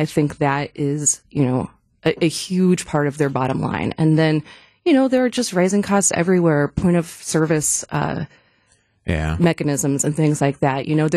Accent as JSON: {"language": "English", "town": "Greenville", "region": "Ohio", "country": "United States", "tie": "born or raised there", "said": "my first restaurant job was actually at a Ponderosa Steakhouse my hometown of Greenville, Ohio."}